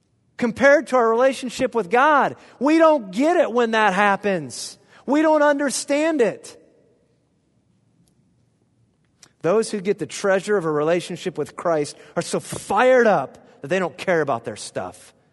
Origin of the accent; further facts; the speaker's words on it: United States; And I realize how self-centered I am as a person and as an American, that I don't consider anyone else in my decisions.